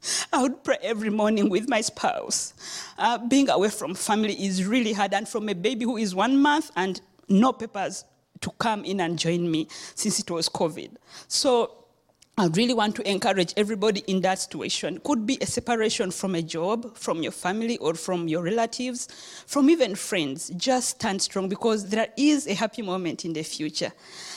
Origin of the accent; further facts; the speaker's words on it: Uganda; moved away as an adult; now in Canada; I'm from Uganda, East Africa.